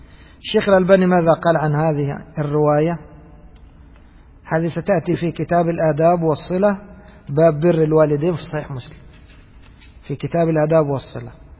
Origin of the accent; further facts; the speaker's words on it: Egypt; يعني في بعض الناس، خاصة عندنا في مصر